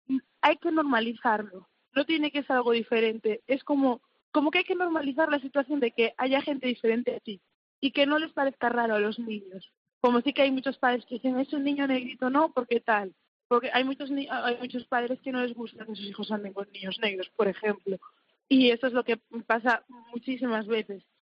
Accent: Galicia, Spain; Yo me siento 50-50, senegalesa y 50 gallega.

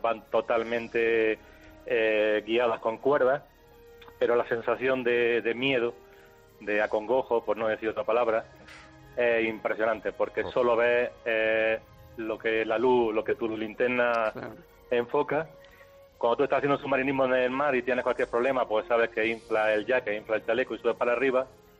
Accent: Andalusia, Spain; yo que soy andaluz.

